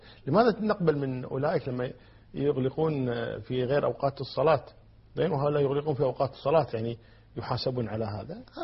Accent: Kuwait; الآن حتى عندنا في الكويت وجميع بلاد العالم

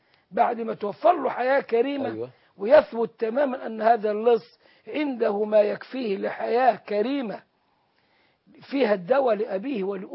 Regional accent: Egypt; إحنا كشعب مصري

